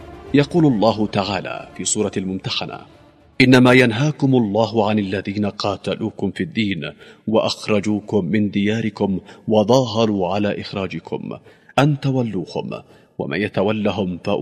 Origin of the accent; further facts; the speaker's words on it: Yemen; ونحن كشعب يمني نملك الجهاد بالسلاح